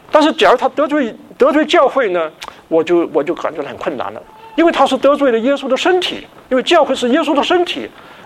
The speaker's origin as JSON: {"language": "Chinese", "country": "China", "said": "好，我们中国人呢，在有一句话，在大学里面的啊"}